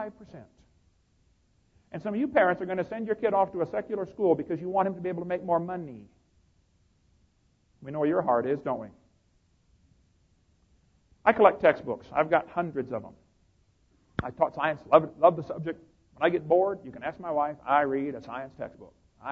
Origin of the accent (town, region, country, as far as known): Illinois, United States